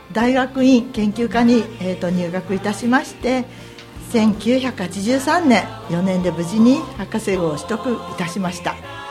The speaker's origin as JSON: {"language": "Japanese", "town": "Itabashi", "region": "Tokyo", "country": "Japan", "tie": "born there", "said": "私は東京の板橋区で生まれました。1955年生まれの羊年ヤギ座の B 型です。"}